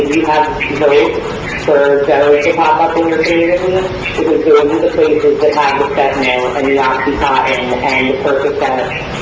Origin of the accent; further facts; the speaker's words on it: Palmetto, New Jersey, United States; I'm from Palmetto, New Jersey.